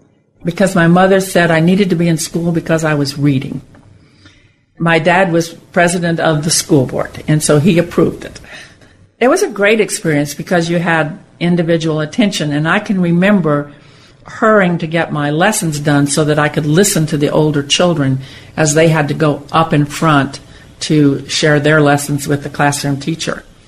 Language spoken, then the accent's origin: English; Beemer, Nebraska, United States; born there; I was born in Beamer, Nebraska.